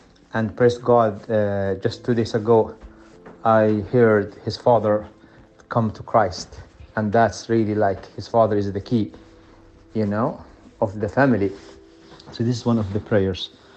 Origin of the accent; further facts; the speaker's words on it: Yemen; I'm from Yemen. I'm part of the media team for Yemen